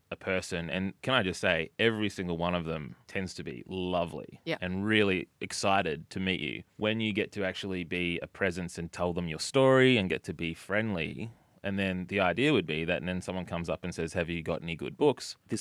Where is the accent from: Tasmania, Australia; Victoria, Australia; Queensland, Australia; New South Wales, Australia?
Victoria, Australia; Yarram; it's set completely in my hometown of Yarram, Gippsland.